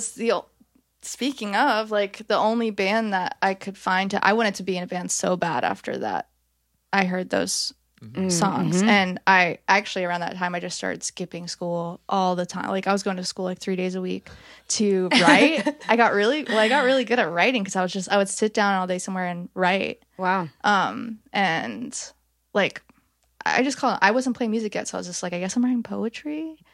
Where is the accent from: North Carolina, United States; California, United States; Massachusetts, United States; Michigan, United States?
North Carolina, United States; Greensboro; Yeah, well, I'm from Greensboro, which is like 2 hours east of here.